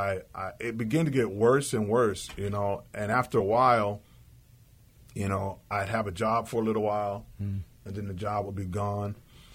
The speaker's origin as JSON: {"language": "English", "town": "Seaside", "region": "California", "country": "United States", "tie": "born or raised there", "said": "I'm originally from Seaside, California. I was born and raised in Seaside. It's a little town that's nestled right between Carmel and Salinas, Monterey and Salinas, excuse me. It was an army town for a long time."}